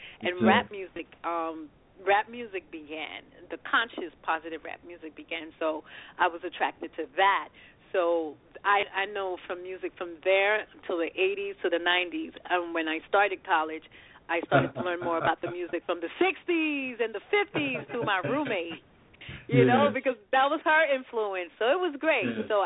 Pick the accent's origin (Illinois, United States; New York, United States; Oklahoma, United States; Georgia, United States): New York, United States; Brooklyn; So life growing up in Brooklyn felt like I actually was growing up in the islands, because I was just exposed by that.